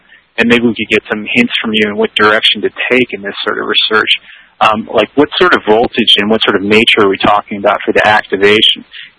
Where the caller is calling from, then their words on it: Washington, District of Columbia, United States; I'm calling from Washington, D.C., East Coast, USA.